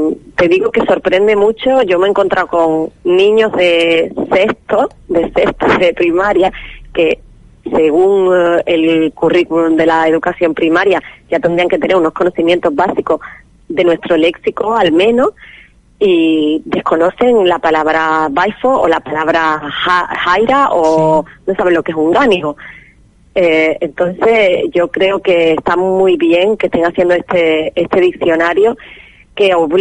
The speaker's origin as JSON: {"language": "Spanish", "region": "Canary Islands", "country": "Spain", "accent": "Canarian", "said": "los canarismos que actualmente seguimos usando en nuestra lengua canaria, nuestro dialecto."}